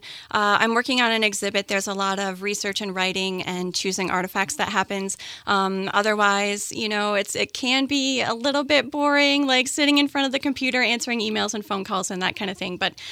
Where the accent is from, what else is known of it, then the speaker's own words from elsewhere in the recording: New York, United States; now in Montana, United States; I'm originally from northern New York. I went to school in Florida, and then I moved out here about 11 years ago.